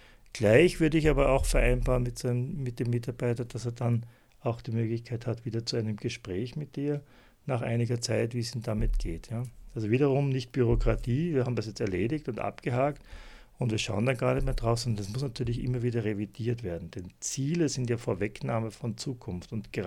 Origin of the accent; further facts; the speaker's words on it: Austria; oder bei uns in Österreich würde man sagen, den Portier